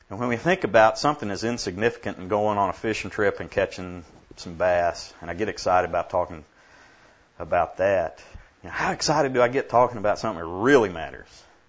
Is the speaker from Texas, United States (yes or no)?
yes; Dallas, Texas, United States; We're from Dallas, and we are lay leaders in a discipleship ministry at our church there